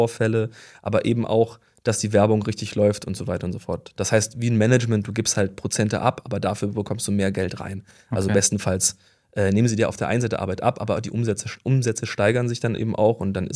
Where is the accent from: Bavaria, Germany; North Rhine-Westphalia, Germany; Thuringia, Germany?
North Rhine-Westphalia, Germany; Bonn; born there; now in Berlin, Germany; Ich bin seit 25 Jahren in Berlin, aber ich bin eigentlich geboren in Bonn und ja, Tannbusch … wenn du zuguckst. Ich weiß, wie es ist, ich hatte auch die gleiche Vorwahl, aber auch Tscheche. Also irgendwie so ein bisschen Migrationshintergrund, aber auch sehr deutsch.